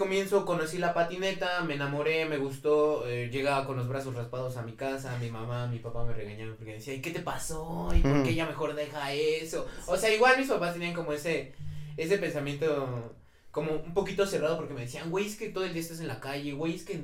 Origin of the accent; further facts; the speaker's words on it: Mexico; Siempre lo va a ver como mexicanos que somos.